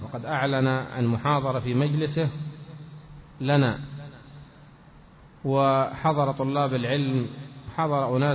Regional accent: Aden, Yemen; ثم الشيخ دعا كل الحاضرين إلى العشاء ترحيبا بالضيوف الذين جاءوا، كانوا نحن ومن معنا من أهل عدن

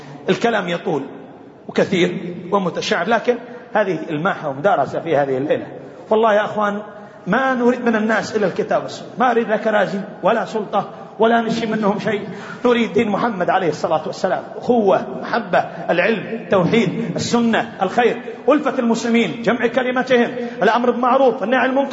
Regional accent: Yemen; خاصة عندنا في اليمن

